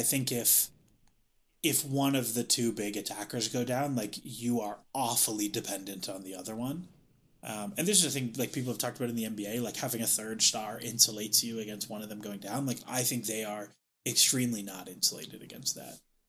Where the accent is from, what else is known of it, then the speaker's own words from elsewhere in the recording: Canada; I'm also Canadian, so I'm contractually obligated that I have to like her.